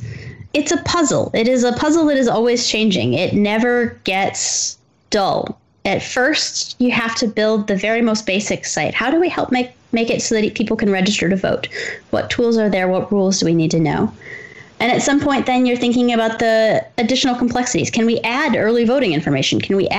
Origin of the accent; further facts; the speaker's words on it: Columbia, Missouri, United States; I grew up in Columbia, Missouri.